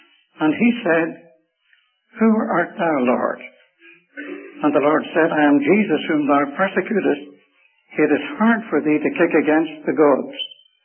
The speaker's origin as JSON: {"language": "English", "town": "Belfast", "region": "Northern Ireland", "country": "United Kingdom", "tie": "born there", "accent": "Irish", "said": "They actually were of Scottish origin, but I was born in the city of Belfast."}